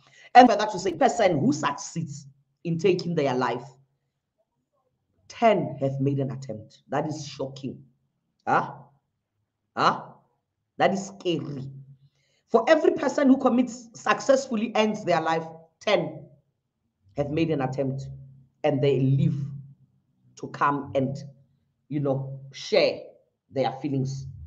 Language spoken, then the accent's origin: English; South Africa; are we as South Africans perhaps in a culture of, have we learned helplessness?